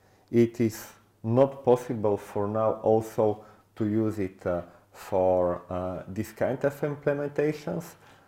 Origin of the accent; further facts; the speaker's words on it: Bulgaria; English is a second language; I'm from Bulgaria